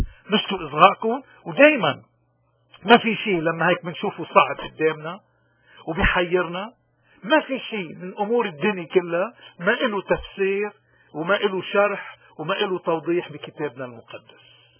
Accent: Lebanon; خصوصا كلبنانيين كنا بلبنان أو بداية الاغتراب، عم نتابع الشأن العام وداخلين فيه

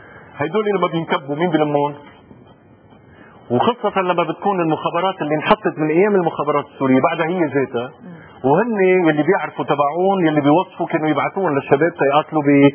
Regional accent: Tripoli, North Governorate, Lebanon; انا صرت كمواطن طرابلسي

